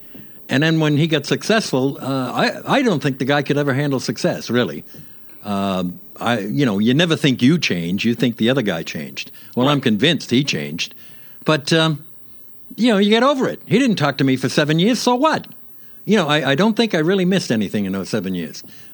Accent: Massachusetts, United States; Yeah, I'm a Republican from Massachusetts.

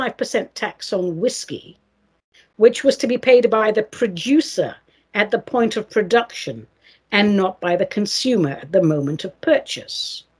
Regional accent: England, United Kingdom; I grew up in England watching Bonanza, The Virginian, and a host of other cowboy movies

